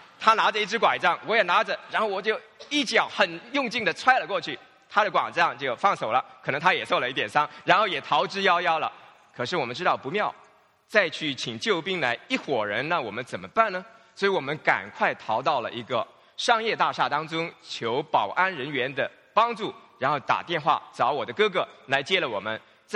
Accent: Hong Kong; now in Los Angeles, United States; 因为我们是香港人嘛，始终也算

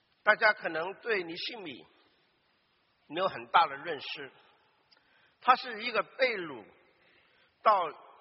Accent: China; now in United States; 弟兄姐妹，我们很多都是从国内过来的

